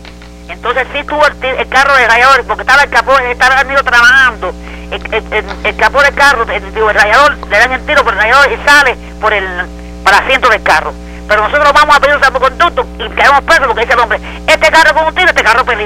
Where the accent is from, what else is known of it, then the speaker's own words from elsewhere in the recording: Havana, Cuba; no puede ser, porque no soy tan pequeña, yo soy habanera